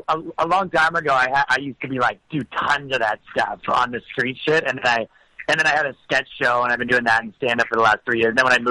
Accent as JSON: {"language": "English", "country": "Canada", "moved": "as an adult", "lives_now": "New York, United States", "said": "I'm Canadian, and I just moved to New York 2 months ago. I just got my green card, so I'm fresh."}